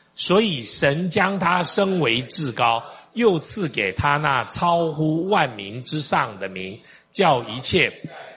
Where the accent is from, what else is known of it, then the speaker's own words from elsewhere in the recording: China; 为什么我们中国人说富不过三代？